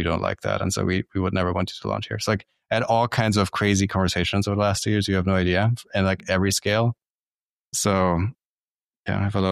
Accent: Germany; I'm originally from Germany.

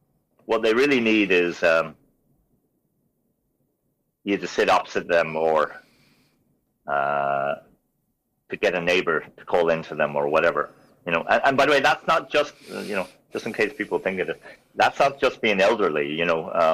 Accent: Ireland; Like, we're Irish, we're good at this stuff.

